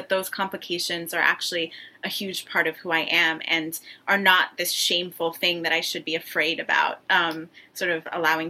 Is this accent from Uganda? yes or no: yes; Uganda; also born or lived in Tanzania / Ethiopia / Italy; with the Armenian side of my family, the Ghanaian side of my family, and then growing up in Uganda, I was born in Tanzania, grew up in Uganda, Ethiopia, Italy, and I have connections to all of those places.